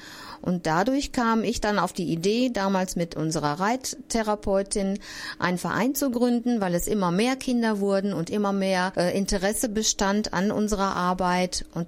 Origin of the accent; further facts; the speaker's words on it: Ense-Höingen, North Rhine-Westphalia, Germany; Ich komme aus Ense-Hüningen